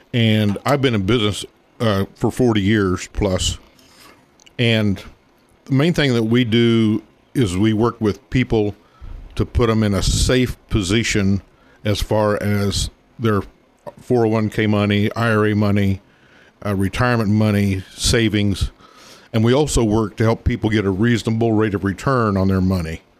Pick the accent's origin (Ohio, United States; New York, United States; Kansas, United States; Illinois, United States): Kansas, United States; Coffeyville; born there; Well, I was born here in Coffeyville. My first breath of air right here in Coffeyville, back in 1952. Coffeyville has a lot of memories for me.